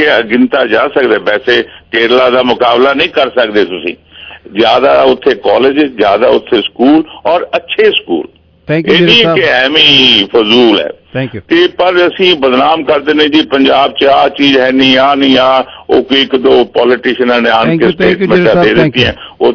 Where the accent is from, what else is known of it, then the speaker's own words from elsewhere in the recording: Punjab, India; also born or lived in Delhi; ਮੈਂ ਵੀ ਪੰਜਾਬੀ ਹਾਂ, ਹਾਲਾਂਕਿ ਮੇਰੀ ਕਾਫੀ ਜ਼ਿੰਦਗੀ ਦਿੱਲੀ ਰਹੀ ਹੈ।